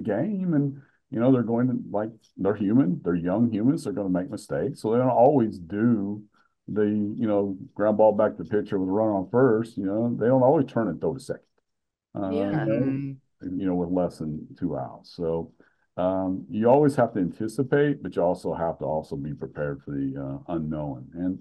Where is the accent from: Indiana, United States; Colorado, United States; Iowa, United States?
Indiana, United States; I'm originally from Indiana.